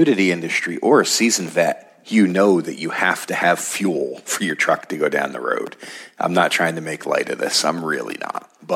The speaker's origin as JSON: {"language": "English", "region": "Pennsylvania", "country": "United States", "said": "In my home state of Pennsylvania, gasoline spiked 20 cents overnight"}